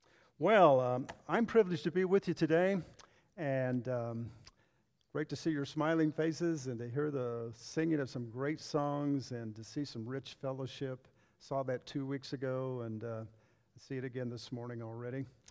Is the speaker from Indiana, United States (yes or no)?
yes; Indiana, United States; I'm originally from Indiana. I was raised in a Christian home